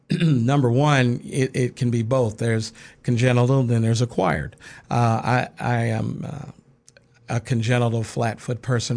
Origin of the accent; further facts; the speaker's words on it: Midwest, United States; I'm from the Midwest, and as one ages up there, sometimes there's an attitude where it's just packed in.